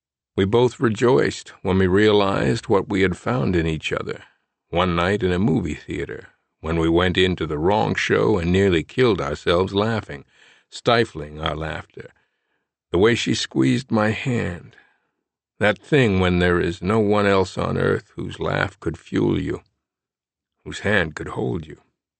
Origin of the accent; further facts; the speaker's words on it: Rhode Island, United States; We're both 49. We're both from Rhode Island.